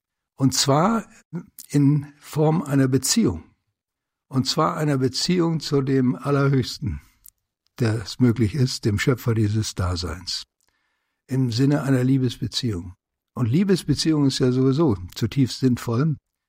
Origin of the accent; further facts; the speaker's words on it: Namibia; ich bin in Namibia aufgewachsen und bin dort mit allerhand Naturphänomenen konfrontiert gewesen, wie zum Beispiel dem namibianischen Nachthimmel.